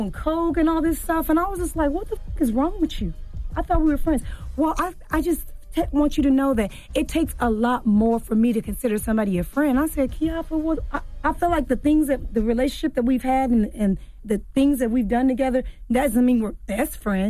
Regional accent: Inglewood, California, United States; Inglewood

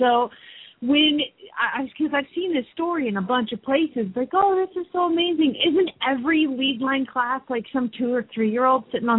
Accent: Atlanta, Georgia, United States; you could literally put … I'm from South Atlanta

